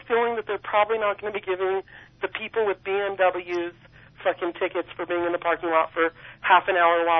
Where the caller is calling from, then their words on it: Nevada, United States; From Nevada.